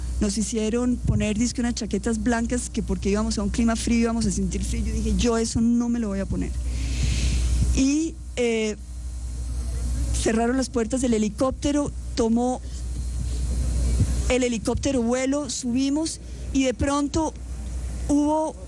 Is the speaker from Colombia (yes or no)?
yes; Colombia; Este es un orgullo para todos nosotros como colombianos.